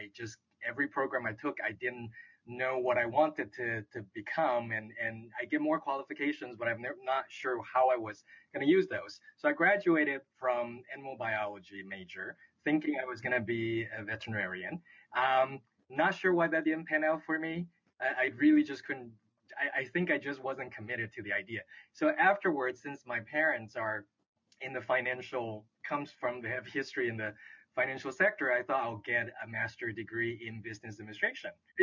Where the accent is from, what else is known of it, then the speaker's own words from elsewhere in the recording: Vancouver, British Columbia, Canada; I grew up in Vancouver, Canada.